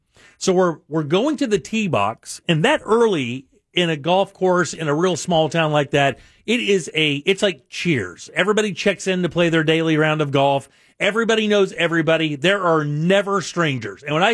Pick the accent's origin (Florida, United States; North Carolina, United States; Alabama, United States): Florida, United States; Palatka; every March, I go back to my hometown, Palatka, Florida, just about 100 miles north of here.